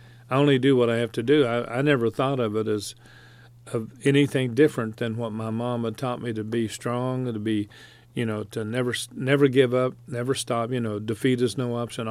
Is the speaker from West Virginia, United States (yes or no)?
yes; West Virginia, United States; See, I grew up in West Virginia where Richard is pronounced R-A-Y-I-T-C-H-A-R-D, Rayichard.